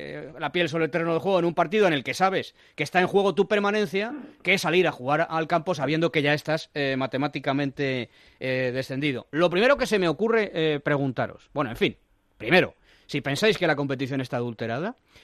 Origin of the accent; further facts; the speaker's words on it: Community of Madrid, Spain; yo soy madrileño y cuantos más equipos de Madrid en la primera división, mucho mejor, por supuesto.